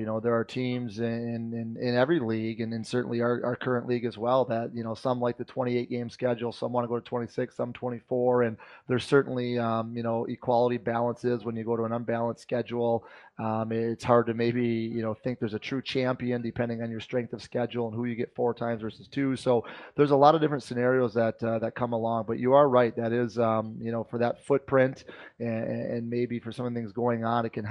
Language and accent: English; Michigan, United States; I grew up in Michigan. So, you know, I have many years as a young kid going down to Joe Louis